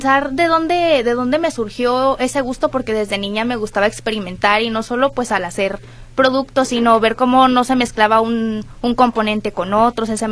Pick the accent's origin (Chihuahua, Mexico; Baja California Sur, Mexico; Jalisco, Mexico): Jalisco, Mexico; Sí, soy de Jalisco, orgullosamente.